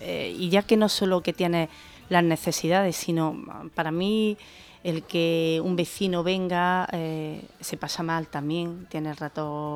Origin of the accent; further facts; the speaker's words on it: Gójar, Andalusia, Spain; Empecé en mi pueblo.